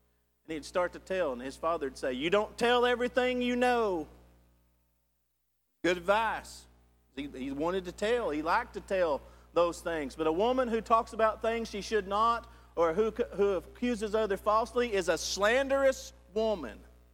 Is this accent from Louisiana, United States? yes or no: no; Texas, United States; I said, I don't know what you can do. I'm from Texas. I don't know what you do up here.